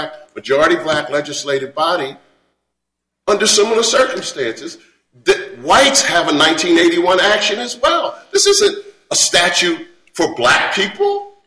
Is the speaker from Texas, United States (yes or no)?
no; Maryland, United States; You know, you can imagine, I come from Maryland.